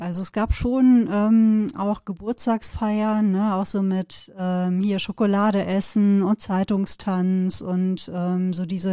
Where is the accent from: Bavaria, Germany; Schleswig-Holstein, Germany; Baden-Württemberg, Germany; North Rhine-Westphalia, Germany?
North Rhine-Westphalia, Germany; Ich komme ja aus dem Sauerland und wir sind zwar im Rheinland beide auf dieselbe Schule gegangen, aber ja unterschiedliche Lebensbedingungen. Ich im Westfalen, du im Rheinland.